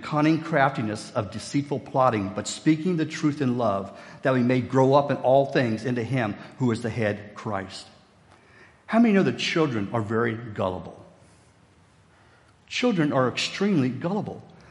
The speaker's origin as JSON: {"language": "English", "region": "West Virginia", "country": "United States", "tie": "born or raised there", "lives_now": "Oshkosh, United States", "said": "where I grew up in West Virginia, I did not have running water or indoor plumbing until I moved to Oshkosh, Wisconsin in 1976."}